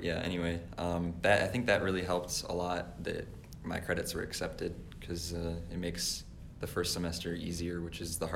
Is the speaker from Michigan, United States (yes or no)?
yes; Brighton, Michigan, United States; I'm from Brighton, Michigan, and it's a town that's north of Ann Arbor and west of Detroit.